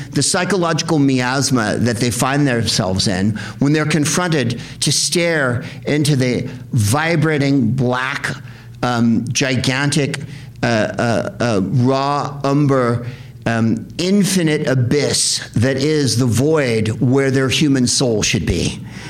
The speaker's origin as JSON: {"language": "English", "town": "San Francisco", "region": "California", "country": "United States", "said": "I'm from San Francisco."}